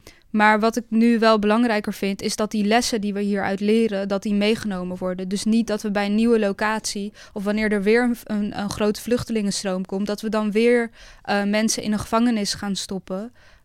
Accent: Zoetermeer, South Holland, Netherlands; Ik ben opgegroeid in Zoetermeer in een hele grote flat.

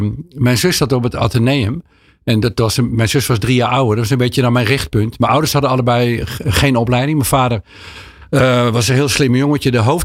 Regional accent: Apeldoorn, Gelderland, Netherlands; In Apeldoorn.

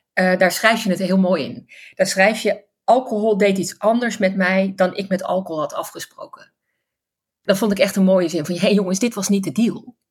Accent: Friesland, Netherlands; Ik ben opgegroeid in Friesland, hè?

